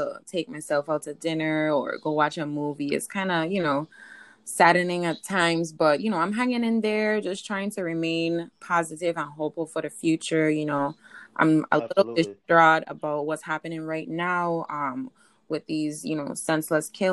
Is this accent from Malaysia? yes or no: no; Saint Croix, U.S. Virgin Islands; I born and raised in the Virgin Islands. I grew up in a two-parent home.